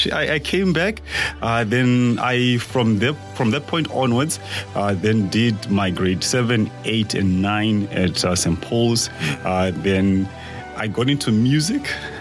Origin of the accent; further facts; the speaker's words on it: Zimbabwe; also born or lived in Namibia; So I am originally from Zimbabwe and I studied in Zim, like I did my grade one and grade two there. Then I moved to Namibia in the northern part of the country. So I did my grade three and four.